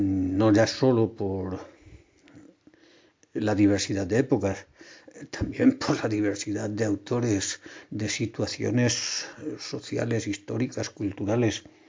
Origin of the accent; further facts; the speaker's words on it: Spain; porque somos españoles y eso viste mucho